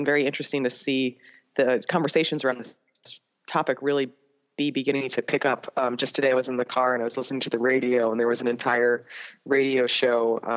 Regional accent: New York, United States; And I grew up in New York, and many of the prep schools there require you to take Latin, and most kids suck at Latin.

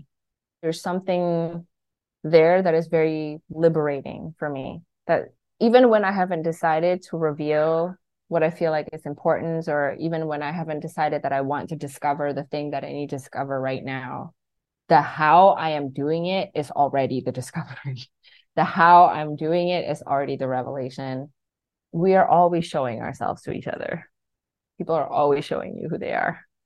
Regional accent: Indonesia; first language Indonesian; English is a second language; Indonesian is my first language. I'm still fluent in Indonesian.

